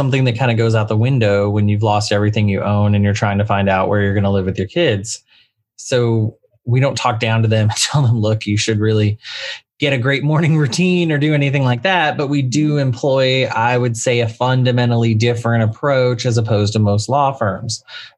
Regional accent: Texas, United States; also born or lived in Boston; originally born and bred in Texas, but did go to music school in Boston.

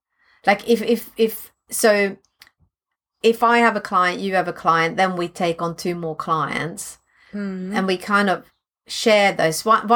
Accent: Sweden; accent: Swedish; English is a second language; now in United Kingdom; Zest. See my Swedish accent. It's a Z.

